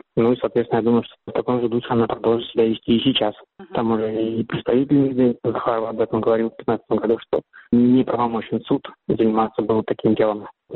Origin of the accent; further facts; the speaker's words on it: Russia; я россиянин